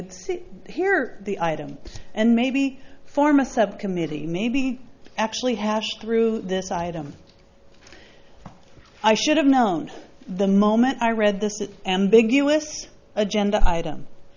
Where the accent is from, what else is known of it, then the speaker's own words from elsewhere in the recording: Los Osos, California, United States; from Los Osos.